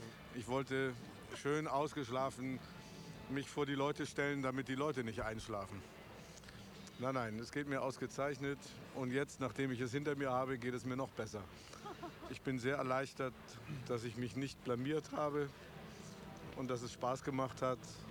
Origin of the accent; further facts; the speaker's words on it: Germany; born there; ich bin in der Hitlerzeit in Deutschland geboren